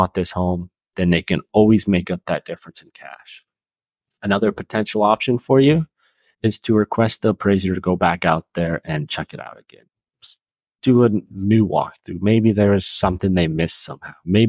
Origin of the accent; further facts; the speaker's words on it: Seattle, Washington, United States; Like I grew up here in the Seattle area, so I'm locked in this market.